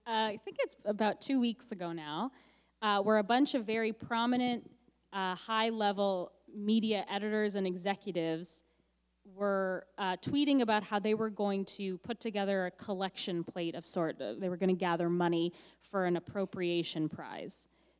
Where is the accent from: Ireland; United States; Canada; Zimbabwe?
Canada; Okay, well, I don't know if you knew this, but I'm the Canadian you.